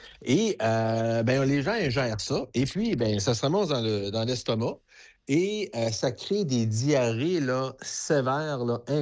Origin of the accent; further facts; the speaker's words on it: Quebec, Canada; Écoute, moi, je vais te dire, je suis un vrai Québécois et un originaire de la Côte-Nord.